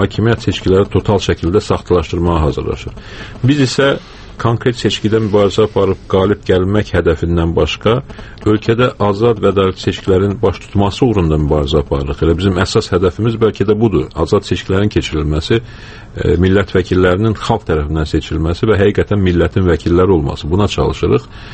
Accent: Kvemo Kartli, Georgia; biz Borçalıya yalnız öz doğma diyarımıza gedə bilərik sadəcə

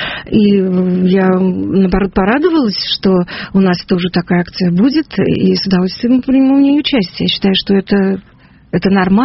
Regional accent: Russia; born there; я родилась на Колыме. И меня на руках качали заключенные.

